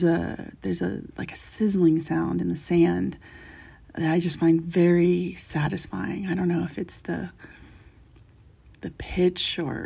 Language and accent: English; East Coast, United States; I think it's no secret that I'm originally from the East Coast